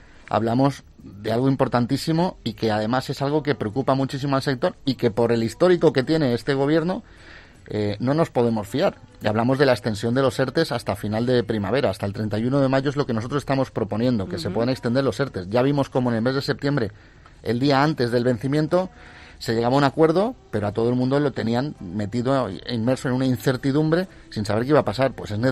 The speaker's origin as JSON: {"language": "Spanish", "region": "Valencian Community", "country": "Spain", "said": "yo tengo vengo de la provincia de Alicante, vengo de una zona donde hay un tejido hostelero muy grande"}